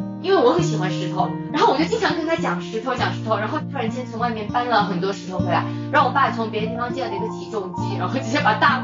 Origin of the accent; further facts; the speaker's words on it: Jiangsu, China; 我是江苏人。